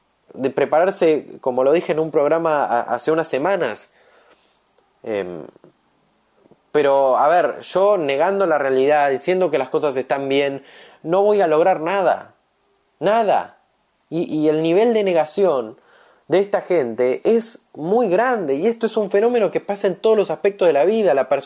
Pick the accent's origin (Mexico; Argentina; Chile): Argentina; Yo soy argentino, me da mucha tristeza ver lo que va a pasar en este país.